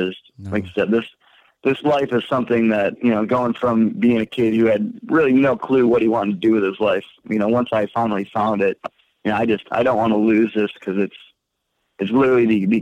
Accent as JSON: {"language": "English", "region": "Michigan", "country": "United States", "also_born_or_lived": "Port Huron", "said": "because, you know, I'm from Michigan, so I've the Blue Water, but I lived in Port Huron, so I always go over the Blue Water Bridge."}